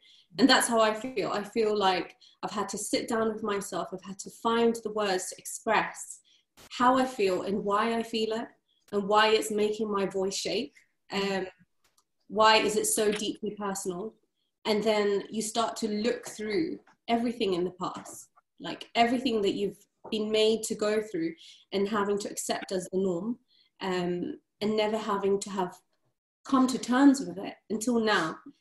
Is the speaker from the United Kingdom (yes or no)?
yes; United Kingdom; growing up in Britain, the little bits of racism that was ingrained in our lives through school life